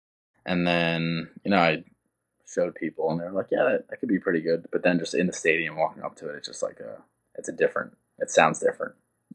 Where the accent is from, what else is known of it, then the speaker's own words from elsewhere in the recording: New York, United States; even though I'm from New York, I'm going to be in South Carolina